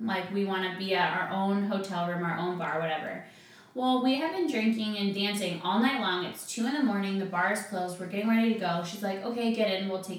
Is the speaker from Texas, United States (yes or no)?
no; Michigan, United States; Well, I'm from Michigan